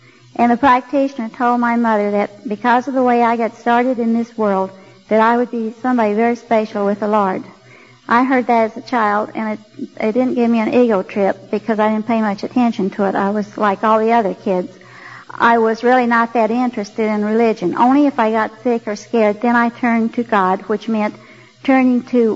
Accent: Graham, Texas, United States; born there; accent: Texas; and you'll hear a little Texas accent here, that's because I was born in Graham, Texas.

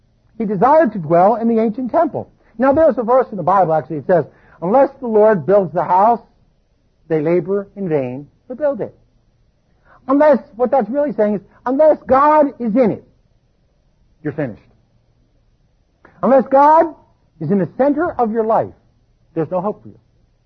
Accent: Philadelphia, Pennsylvania, United States; Now, I grew up in Philadelphia, and the classic works that I used to read growing up were comic books.

